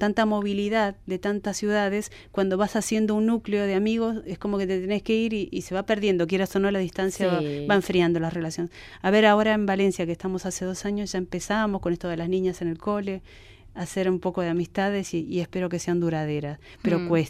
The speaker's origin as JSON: {"language": "Spanish", "country": "Argentina", "moved": "yes", "said": "cuando he ido a Argentina sentía eso, bueno, añoro y soy argentina hasta la médula, pero también ahora tengo mi familia aquí hecha"}